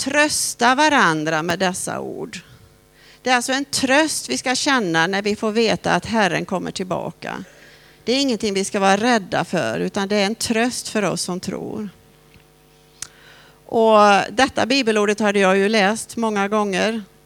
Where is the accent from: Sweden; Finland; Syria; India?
Sweden; Borås, Västra Götaland County; Vi kommer från Borås